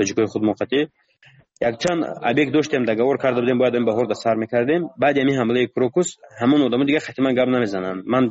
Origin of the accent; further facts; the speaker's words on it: Tajikistan; من گفتم من تاجیکم گفتم از تاجیکستانم